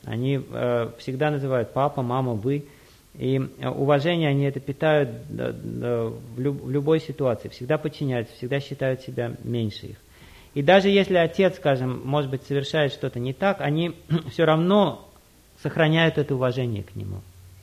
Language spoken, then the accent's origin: Russian; Uzbekistan; я, например, вырос в Узбекистане, я знаю, как это там.